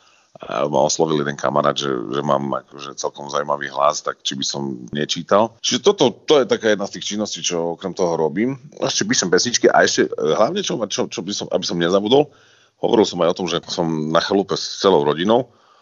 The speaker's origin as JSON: {"language": "Slovak", "region": "Spiš", "country": "Slovakia", "said": "Lebo to je v podstate z polštiny, keďže my sme zo Spiša, Poľsko je blízko"}